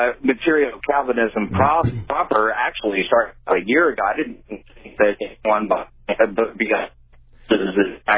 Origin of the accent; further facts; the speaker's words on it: Texas, United States; The high school I was just my hometown high school in Texas